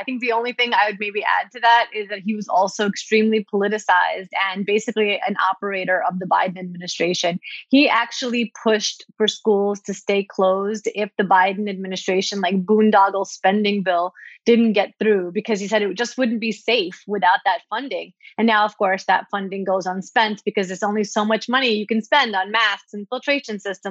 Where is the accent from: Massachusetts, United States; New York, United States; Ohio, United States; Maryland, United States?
New York, United States; Brooklyn; I think about all the people that I grew up with in Brooklyn